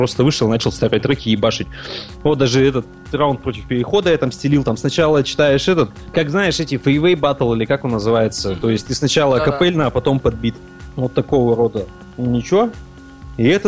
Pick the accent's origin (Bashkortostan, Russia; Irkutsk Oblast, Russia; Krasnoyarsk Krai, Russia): Irkutsk Oblast, Russia; Usolye-Sibirskoye; Я как бы из Усолья Сибирского, как и тут же Федя